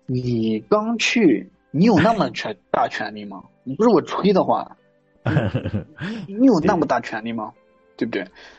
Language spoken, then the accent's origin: Chinese; Shaanxi, China; 比如说我是陕西的嘛，我只要出了陕西，我去上班。